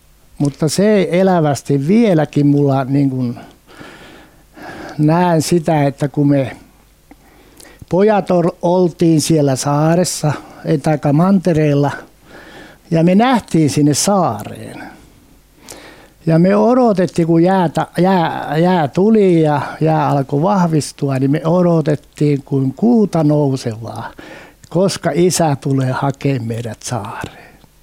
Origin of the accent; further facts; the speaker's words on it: Kerimäki, South Savo, Finland; Synnyin Kerimäen Toroppalan kylässä ja ihan alakouluun saakka olin siellä.